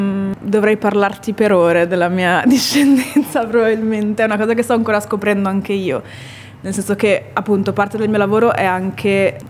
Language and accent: Italian; Veneto, Italy; also born or lived in United States; con i miei genitori, quando ero piccola, ci siamo trasferiti negli Stati Uniti per un periodo e poi siamo ritornati di fatto in Italia. Io ho passato i miei anni, fino ai 18 anni, ho vissuto nella provincia di Venezia.